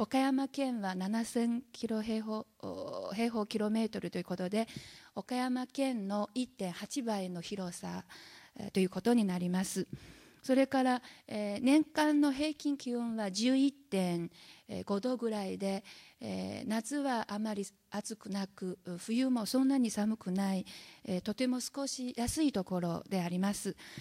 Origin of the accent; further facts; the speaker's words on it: Dalian, Liaoning, China; Japanese is a second language; 中国の大連外国語学院大学から参りました。今日は、私のふるさとであります大連について